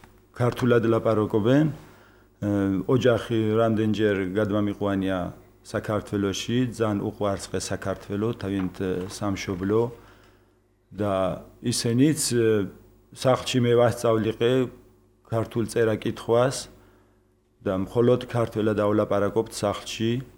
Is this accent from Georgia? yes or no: no; Fereydan, Isfahan, Iran; მე დავიბადე ფერედანში, ან ძველებურად რო ზახოდეს მარტყოფი. და იქ ჩემ დედმამამ, დედა ჩემმა დედა ჩემ მამამ მასწავლა დედა ენა და ოჯახში მე ვისწავლე ქართული ენა.